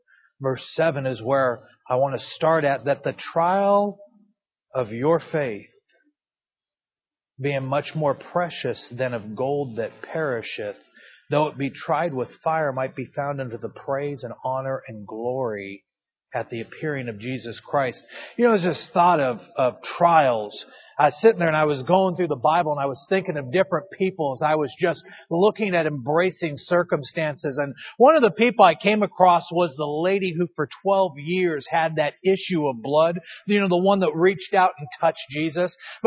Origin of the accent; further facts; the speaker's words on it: California, United States; moved away; but we are from California. I'm sorry about that, and I apologize. As soon as I had opportunity to move out of California, I did.